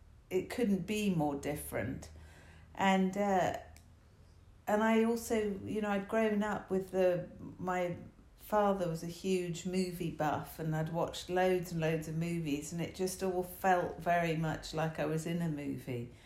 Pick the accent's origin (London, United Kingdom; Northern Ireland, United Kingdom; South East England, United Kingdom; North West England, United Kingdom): London, United Kingdom; now in United States; I grew up in London, as you know, and with an American father, and I had an American passport